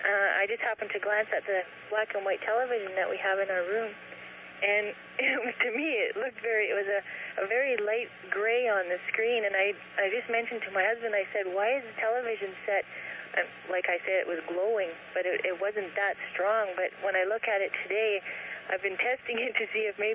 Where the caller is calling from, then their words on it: Kenora, Ontario, Canada; Hi. I'm calling from Kenora, Ontario.